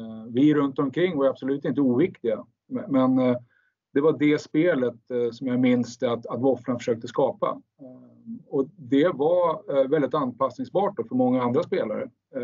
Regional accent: Sweden; eftersom han är superstjärna och jag var någon svensk

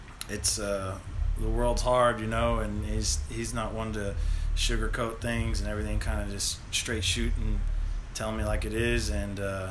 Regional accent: Spring, Texas, United States; I grew up in Spring, Texas.

